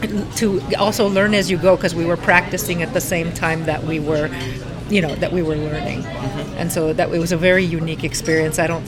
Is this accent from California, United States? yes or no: yes; Los Angeles, California, United States; I'm from Los Angeles.